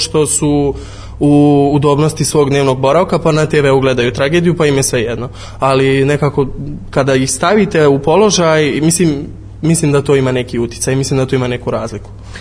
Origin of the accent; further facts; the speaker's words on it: Bosnia & Herzegovina; Ja prvi koji sam rođen i odrastao sam u Bosni i Hercegovini, rođen sam 1995. godine, dakle pred kraj rata.